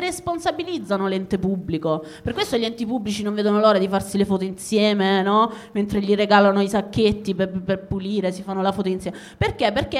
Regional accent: Bari, Apulia, Italy; Perché per esempio a Bari, la città da dove vengo io

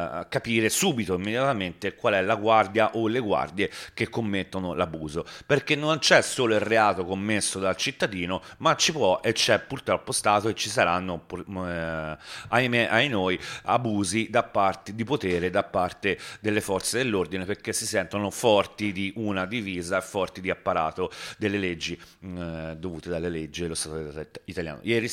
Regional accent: Prato, Tuscany, Italy; Io sono di Prato e voglio essere rispettato, insomma.

